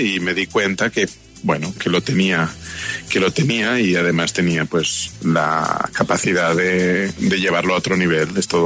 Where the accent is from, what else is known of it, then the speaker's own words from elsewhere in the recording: Barcelona, Catalonia, Spain; Yo soy de Barcelona, de España, aunque, bueno, siempre he estado muy ligado, o sea, ligado a Colombia. Llevo 20 años viniendo y me encanta.